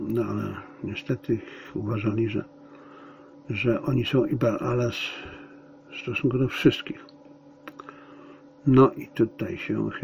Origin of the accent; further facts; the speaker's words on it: Silesian Voivodeship, Poland; pochodzę ze Śląska. A w czasach mojej młodości to było takie dosyć pieszczotliwe określenie. Przynajmniej w tych miejscach, w których ja się chowałem. Czyli wokół familioków.